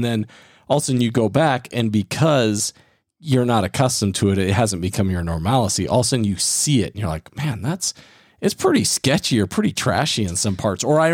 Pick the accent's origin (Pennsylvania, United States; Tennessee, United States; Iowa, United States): Iowa, United States; Ames; That's like growing up outside of Ames, Iowa.